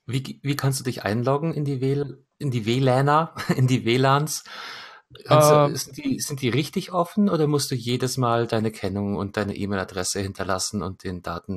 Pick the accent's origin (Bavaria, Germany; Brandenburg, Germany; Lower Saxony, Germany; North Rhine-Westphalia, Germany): Bavaria, Germany; Munich; Ich komme direkt aus München